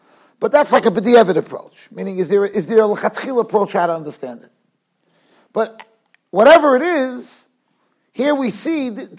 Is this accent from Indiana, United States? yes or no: yes; Muncie, Indiana, United States; This story happened when I was in Muncie. I was born in Muncie.